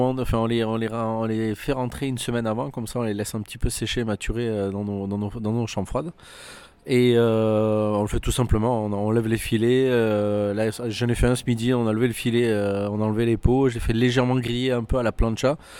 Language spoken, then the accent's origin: French; Vergèze, Occitanie, France; also born or lived in Nîmes; Donc je suis né à Nîmes, j'ai vécu dans ce village qui s'appelle La Vergèse, à côté dans le Gard.